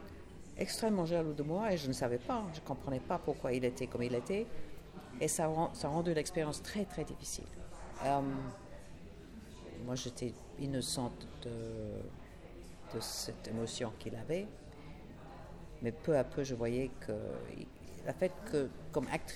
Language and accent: French; England, United Kingdom; French is a second language; Oui, comme tout le monde. Toutes les petites anglaises je suis partie de l'école sans parler français. Je ne parlais pas français.